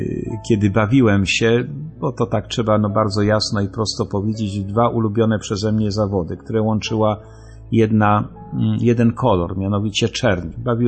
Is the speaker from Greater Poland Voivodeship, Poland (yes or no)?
no; Jelenia Góra, Lower Silesian Voivodeship, Poland; kiedy wróciłem na początku sierpnia do rodzinnej Jeleniej Góry